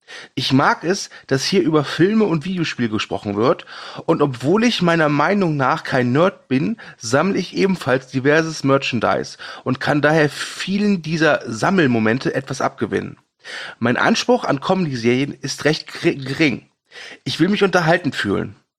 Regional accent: North Rhine-Westphalia, Germany; Aber ich komme aus dem Pott

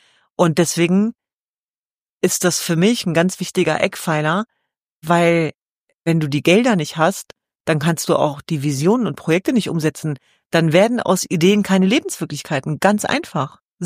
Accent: Hanover, Lower Saxony, Germany; Selbst wenn wir in Sicherheit aufgewachsen sind in Hannover-Linden

